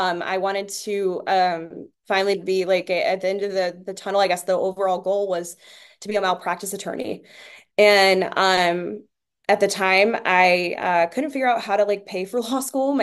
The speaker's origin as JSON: {"language": "English", "town": "Youngstown", "region": "Ohio", "country": "United States", "tie": "born or raised there", "said": "So there was a really big push for healthcare in the community that I grew up in. I grew up in Youngstown."}